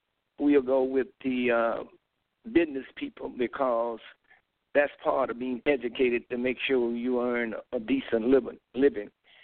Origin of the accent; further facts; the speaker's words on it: Riviera, United States; I always remember I was born in Riviera 2 years ago, right on S Avenue. It was Acorn Boulevard. I love this town, and there's many more. Most of the people I was reared with, they're all gone.